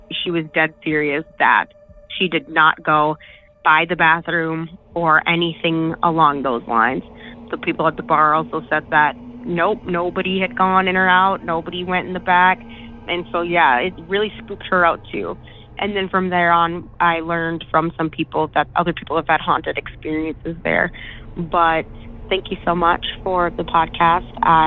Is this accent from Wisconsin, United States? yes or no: yes; Eau Claire, Wisconsin, United States; I am from Eau Claire, Wisconsin, but my story takes place in a small town that is not far from here.